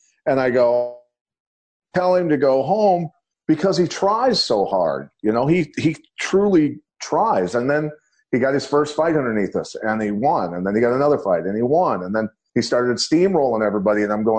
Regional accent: Iowa, United States; I was raised in Iowa wrestling rooms.

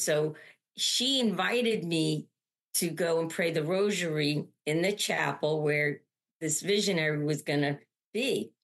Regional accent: Syosset, New York, United States; And I was like, oh, I'm from Long Island. So we talk. And she happened to be, and the two priests that were with her, one priest I knew, he had my confirmation. Like, he was a priest of my parish when I was a kid in Syosset.

